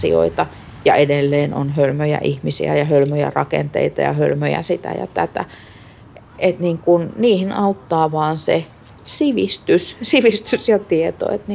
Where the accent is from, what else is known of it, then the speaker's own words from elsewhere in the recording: Kaamanen, Lapland, Finland; ja mä oon kotoisin Inarin kunnan pohjoispuolella olevasta pienen pienestä Kaamasen kylästä. Se on ihan tosi pieni kylä ja mun mummola on Syysjärvellä, joka on vielä siitä Kaamasen kylästä sellainen parikymmentä kilsaa pohjoiseen.